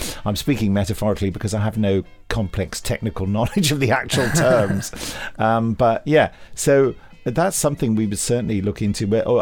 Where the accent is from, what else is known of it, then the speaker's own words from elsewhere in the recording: Australia; Now, as an Australian listener, this got me thinking, Christ Kind? I've lived in Australia my whole life and never heard anyone say Christ Kind.